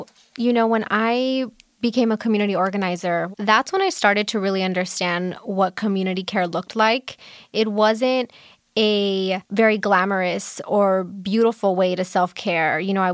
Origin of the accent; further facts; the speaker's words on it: Los Angeles, California, United States; Yeah, so I am also born and raised in Los Angeles. I'm a first generation Peruana Mexicana.